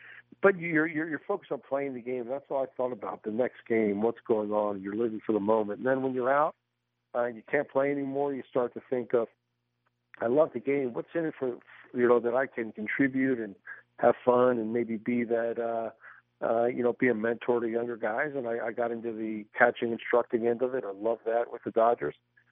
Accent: Philadelphia, Pennsylvania, United States; I think growing up in Philadelphia, it was a badge of honor to hang in there and make that play at the plate.

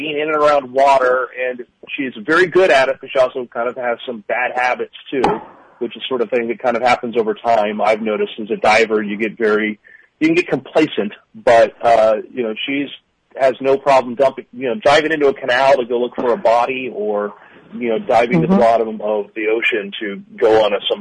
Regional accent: Florida, United States; Well, you know, I grew up in Florida

